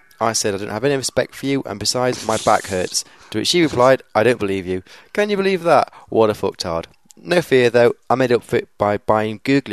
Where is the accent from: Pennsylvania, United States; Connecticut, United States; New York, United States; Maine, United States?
Pennsylvania, United States; Titusville; then for some reason decided to infect my hometown in Titusville, Pennsylvania.